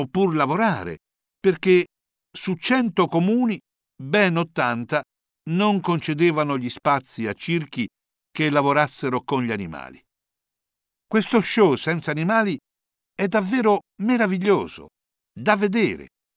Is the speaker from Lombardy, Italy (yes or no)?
no; Ferrara, Emilia-Romagna, Italy; born there; proprio qui a Ferrara, che io considero la mia terra, visto che sono nato qui.